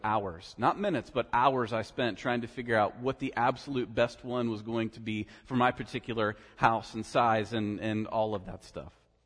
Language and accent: English; Winona, Ohio, United States; I grew up in Winona, Ohio, home of probably more cows than people, with a single stop sign intersection, right?